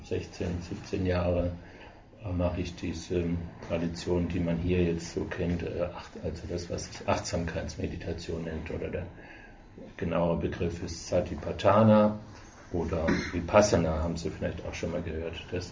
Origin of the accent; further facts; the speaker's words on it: Baden-Württemberg, Germany; Ich komme hier aus dem Schwarzwald. Und wie es für einen richtigen Schwarzwälder gehört, war ich auch mal sehr katholisch oder in einer sehr katholischen Familie.